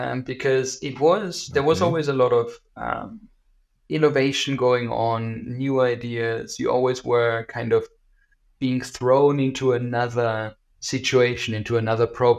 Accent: Austria; English is a second language; I am from Austria, from a really small place.

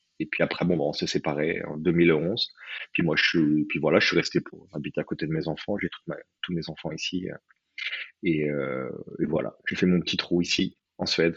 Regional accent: France; now in Sweden; moi je suis français, hein, j'ai le passeport français, j'ai pas de nationalité suédoise.

